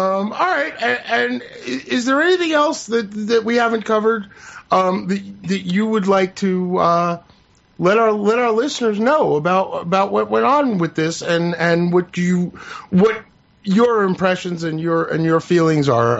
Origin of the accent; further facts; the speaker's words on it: Brooklyn, New York, United States; born there; I personally was born in New York City. I was born in Brooklyn.